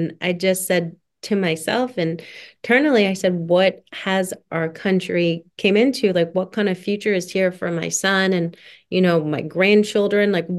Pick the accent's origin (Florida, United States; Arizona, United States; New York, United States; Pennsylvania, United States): Pennsylvania, United States; Summit Hill; And I grew up in Summit Hill, which is a small little Carbon County coal town. And that's, like, where my Irish side comes from.